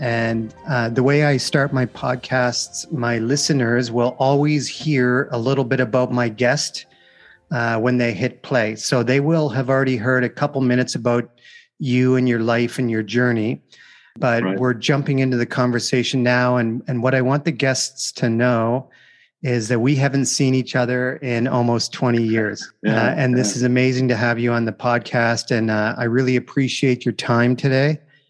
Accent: Canada; I want to start with me as a young boy growing up in Canada, and I was fascinated with the world map

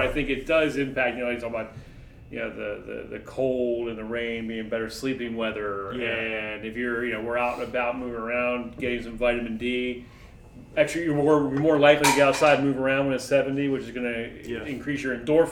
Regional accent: Maryland, United States; Yeah, I tell you, I can tell you, I grew up in Maryland.

